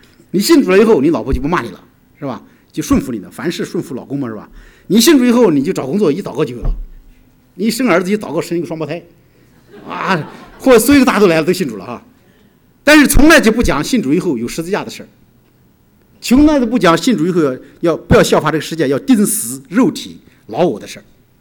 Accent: China; 谁说我们大陆人这个样子是吧？

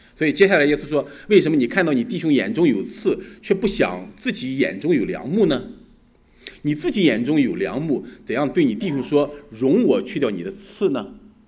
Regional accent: China; 特别我想我们中国人，我们在这个成长的环境当中

